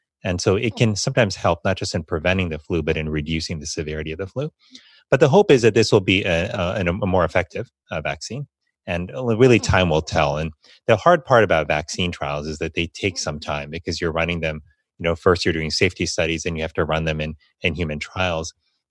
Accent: Florida, United States; Florida, my home state, Florida was one of them up until this morning, in fact.

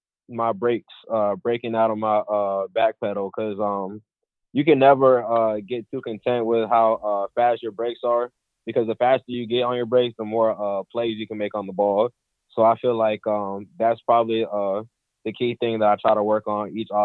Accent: St. Petersburg, Florida, United States; since it's in St. Petersburg, my hometown

